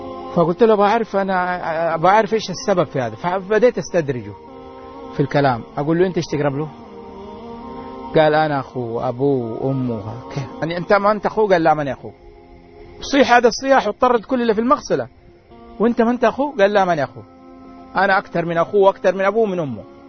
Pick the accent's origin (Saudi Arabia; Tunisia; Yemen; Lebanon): Saudi Arabia; المقابر في عندنا في السعودية هي عبارة عن ممرات